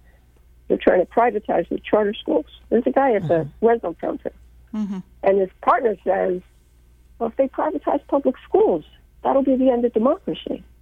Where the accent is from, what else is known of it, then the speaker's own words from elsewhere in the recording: Massachusetts, United States; And they asked me why I'm wearing a UTLA shirt when I'm from Massachusetts.